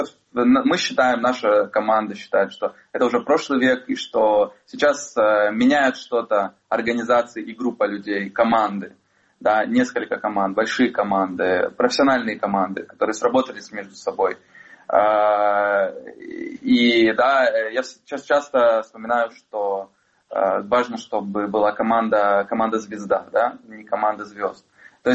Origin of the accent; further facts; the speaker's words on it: Crimea, Ukraine; now in Kyiv, Ukraine; Мы сами живем в Киеве, и мы сами переехали из Крыма, да?